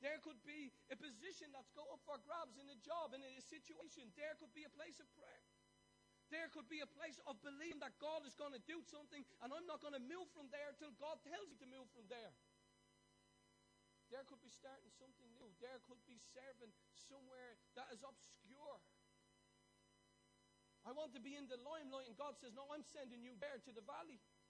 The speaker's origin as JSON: {"language": "English", "country": "Ireland", "said": "So anyway, being Irish and nosy, I'm like, why?"}